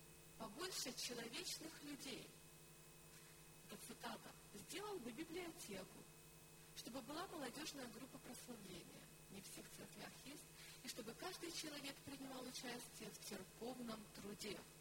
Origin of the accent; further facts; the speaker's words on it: Novohrad-Volynskyi, Zhytomyr Oblast, Ukraine; я сама из Новгорода Волынского